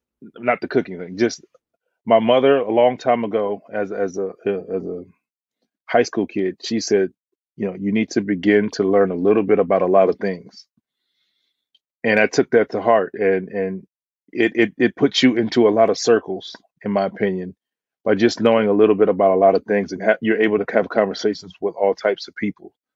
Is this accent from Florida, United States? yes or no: yes; Florida, United States; Obviously, I'm from Florida, so I got to some of the staff.